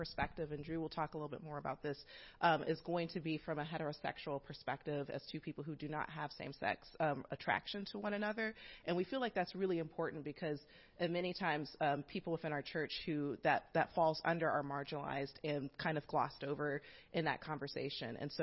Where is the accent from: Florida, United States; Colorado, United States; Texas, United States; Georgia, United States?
Georgia, United States; Atlanta; also born or lived in North Carolina; But I grew up here in Atlanta. My family, actually, when I was born in North Carolina, but when they moved to Atlanta